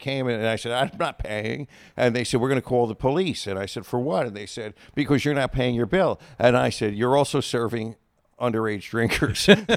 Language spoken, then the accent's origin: English; New York, United States; We had two places in my hometown on Long Island